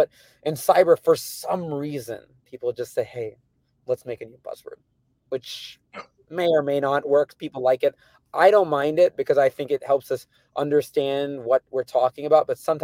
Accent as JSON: {"language": "English", "region": "California", "country": "United States", "tie": "born or raised there", "said": "And the name for me means a lot because I'm from the Bay Area, born and raised, right?"}